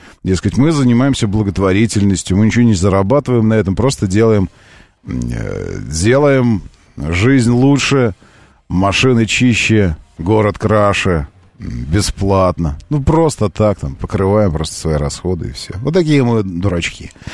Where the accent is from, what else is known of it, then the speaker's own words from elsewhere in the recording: Moscow, Russia; Я же вам здесь москвич.